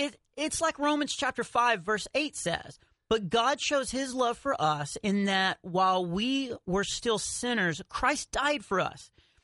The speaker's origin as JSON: {"language": "English", "region": "Texas", "country": "United States", "said": "I'm from Texas, so I've been skiing a lot of times in Colorado, you know, because that's what Texans do."}